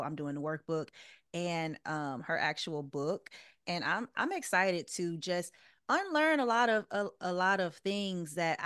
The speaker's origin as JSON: {"language": "English", "region": "Deep South", "country": "United States", "tie": "born or raised there", "lives_now": "Los Angeles, United States", "said": "I grew up in the South, the Deep South, Bible Belt. But since I've moved to LA, I have been able to redefine my relationship with God, because a lot of it was instilled in fear in the South."}